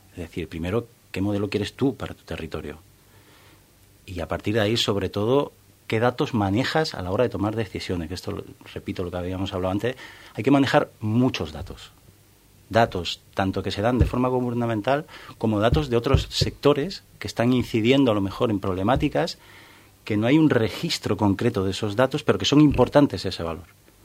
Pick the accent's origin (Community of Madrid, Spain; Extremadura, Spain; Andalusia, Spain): Andalusia, Spain; born there; muchas zonas del litoral de Andalucía, donde yo nací, hay verdaderos pueblos que son parques temáticos ya.